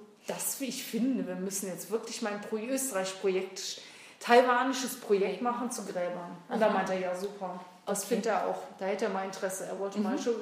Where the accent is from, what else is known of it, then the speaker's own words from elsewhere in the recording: Germany; moved away as an adult; now in Vienna, Austria; Ich meine, ich bin ja aus Deutschland, und, ja, seit ich in Wien bin